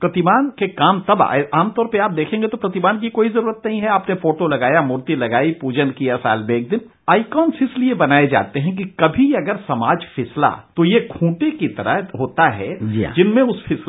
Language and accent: Hindi; Chhapra, Bihar, India; also born or lived in Siwan; मैं बिहार का रहने वाला हूं, छपरा और सीवान का।